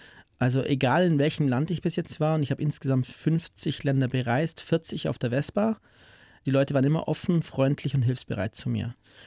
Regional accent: Bavaria, Germany; ich komme aus Bayern, habt ihr vernünftiges Bier?

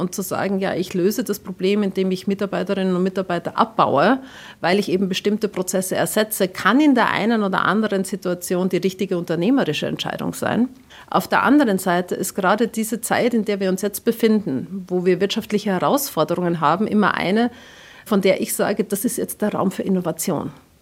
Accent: Austria; born there; Als geborener Österreicher und sehr viel Kaffeetrinker

